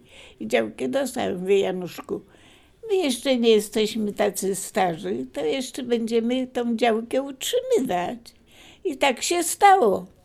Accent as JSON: {"language": "Polish", "town": "Zalesie Dolne", "region": "Masovian Voivodeship", "country": "Poland", "tie": "born or raised there", "also_born_or_lived": "Piaseczno", "lives_now": "Poznań, Poland", "said": "Przyjechałam do Poznania z Piaseczna, spod Warszawy, Zalesie Dolne. Piaseczno było moim miastem, gdzie się urodziłam. W Zalesiu Dolnym się wychowałam, to było obok. To jest taka miejscowość jak Puszczykowo, Puszczykówko, coś w tym."}